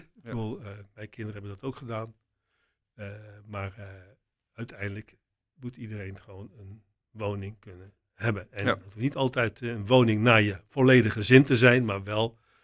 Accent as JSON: {"language": "Dutch", "town": "Heveadorp", "region": "Gelderland", "country": "Netherlands", "tie": "born or raised there", "said": "de omgeving waar ik ben opgegroeid. En dat is in een bosrijke omgeving. Het heet Hevea-dorp. Nou, velen kennen het niet, maar dat is vergelijkbaar als hier met Agneta-park. Een sociale woningbouwproject van een fabriek in de gemeente Renkum. Het ligt tussen Wageningen en Oosterbeek."}